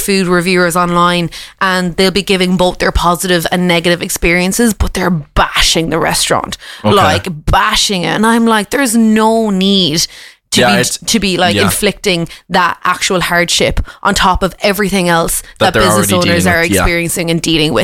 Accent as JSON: {"language": "English", "region": "Munster", "country": "Ireland", "said": "I'm from Tipperary, so like, there's not a food scene around there."}